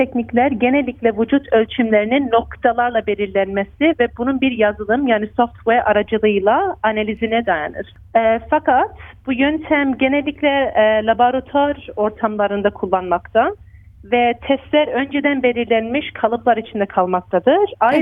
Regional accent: Australia; ikimiz de Avustralya'da doğumluyuz. Ben burada büyüdüm ve üniversiteyi burada bitirdim. 28 yaşındayım

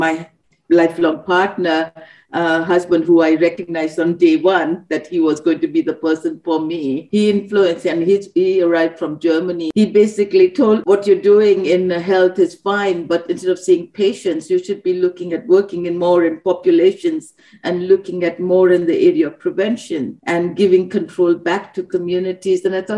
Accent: Glasgow, Scotland, United Kingdom; moved away as an adult; And I said, yes, I'm from Glasgow. I'm a doctor and I'm looking for a job.

